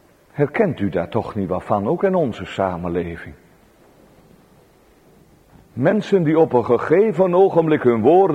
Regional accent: Elburg, Gelderland, Netherlands; En vroeger in mijn jeugd in Elburg was dat onder de jongeren

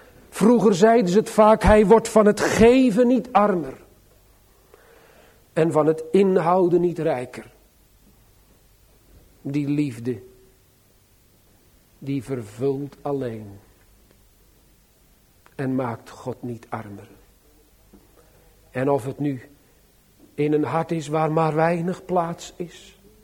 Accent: Sliedrecht, South Holland, Netherlands; born there; Zoals het gebeurd is in de plaats waar ik geboren ben, rondom het jaar 1930. Dat wijlen dominee Riekel onder de ouderen bekend die toen in Sliedrecht stond.

